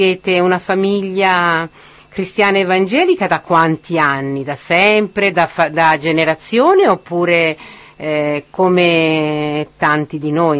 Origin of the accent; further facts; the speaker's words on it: Veneto, Italy; io sono veneta